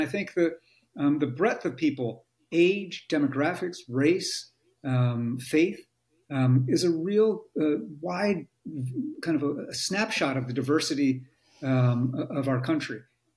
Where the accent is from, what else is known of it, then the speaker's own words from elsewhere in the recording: Poughkeepsie, New York, United States; born there; And I was born in outside of Poughkeepsie, New York. Right. And, you know, IBM town